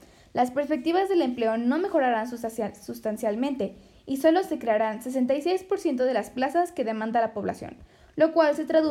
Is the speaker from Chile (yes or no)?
no; Mexico; nuestro deber como mexicanos es estar enterados de lo que sucede en nuestro país.